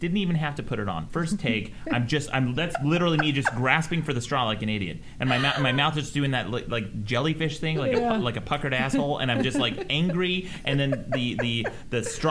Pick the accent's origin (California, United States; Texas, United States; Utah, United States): Utah, United States; born or raised there; moved away as an adult